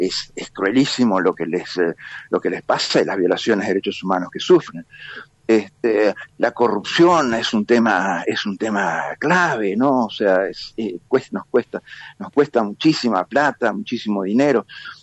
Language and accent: Spanish; Uruguay; en el tema de Uruguay opiné como uruguayo